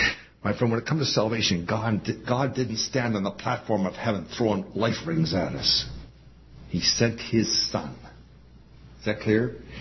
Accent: Ontario, Canada; born there; also born or lived in Maritimes; I used to live in Ontario. Well, I was born in Ontario. I lived longer in my life in the Maritimes than I did in Ontario.

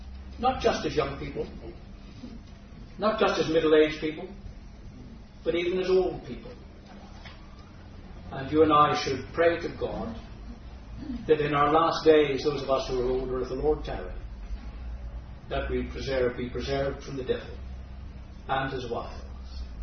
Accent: Northern Ireland, United Kingdom; I was brought up in the Northern Ireland.

